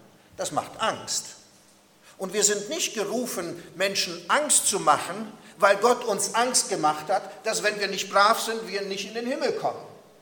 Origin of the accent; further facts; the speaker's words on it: Croatia; dort wo ich aufgewachsen bin in Kroatien oder wo ich die Teenagerzeit verbracht habe